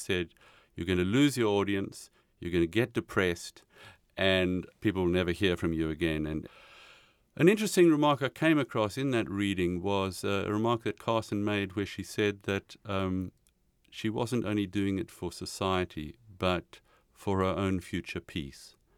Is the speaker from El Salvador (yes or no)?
no; South Africa; as a teenager growing up in South Africa. I'd come across the edge of the sea, and I lived on the edge of the sea, 10 minutes from the Indian Ocean.